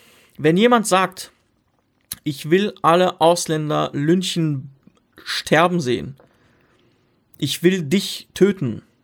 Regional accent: Syria; Ich komme aus Syrien ursprünglich.

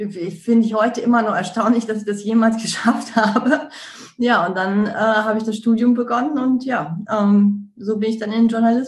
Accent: North Rhine-Westphalia, Germany; ich komme aus dem Ruhrgebiet

